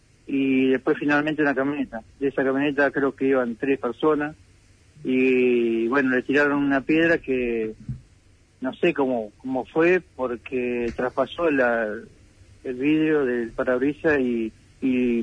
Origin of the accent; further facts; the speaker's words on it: General Rodríguez, Buenos Aires Province, Argentina; De General Rodríguez.